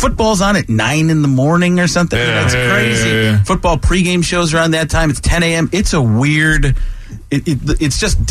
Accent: Midwest, United States; Everywhere out on this side of the country, because I grew up in the Midwest and everything's like, okay.

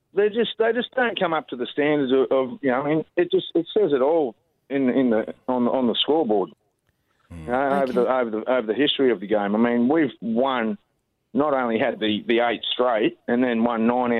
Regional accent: Queensland, Australia; also born or lived in Penrith

